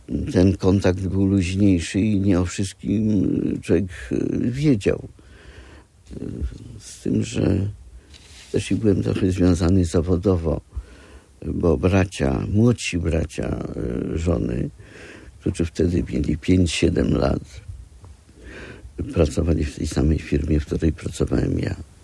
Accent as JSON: {"language": "Polish", "town": "Gdańsk", "region": "Pomeranian Voivodeship", "country": "Poland", "tie": "born or raised there", "also_born_or_lived": "Goryczyno", "said": "ja urodziłem się w Gdańsku, ale moja matka pochodziła z Goryczyna, a że przez jakiś okres czasu się tam wychowywałem."}